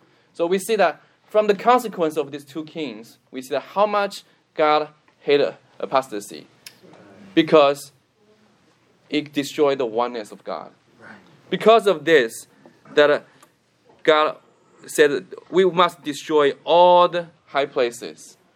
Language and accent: English; China; So it's so funny that I came from China, of course. I don't have the background of the Christianity